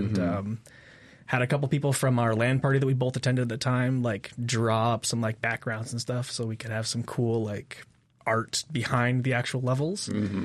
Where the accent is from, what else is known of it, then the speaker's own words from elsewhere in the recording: Bethel, Alaska, United States; also born or lived in Washington; I was born in the Pacific Northwest in a very small city near Seattle. Mm-hmm. But my parents moved me up there when I was, 7 or 8.